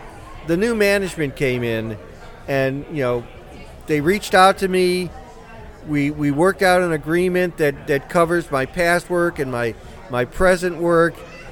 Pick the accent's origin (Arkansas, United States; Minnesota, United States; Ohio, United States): Ohio, United States; Cleveland; I grew up in Cleveland, a very segregated city.